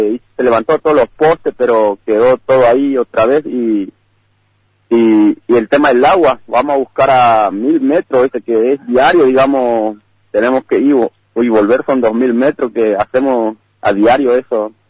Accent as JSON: {"language": "Spanish", "country": "Argentina", "said": "nosotros también nos merecemos esta parte como ciudadano argentino"}